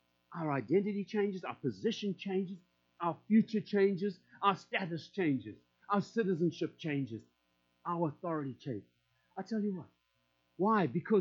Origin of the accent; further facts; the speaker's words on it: South Africa; now in United States; as our citizen changed from being South African to American? Oh my gosh, you know how nice it is to walk up with my blue passport to that custom guy, and he doesn't have to snarl at me because I've got a green South African passport